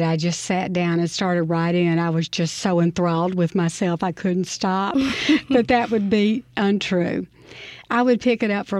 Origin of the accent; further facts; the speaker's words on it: Greenville, Mississippi, United States; I grew up in Greenville, Mississippi. I was a senior when the federal government forced desegregation.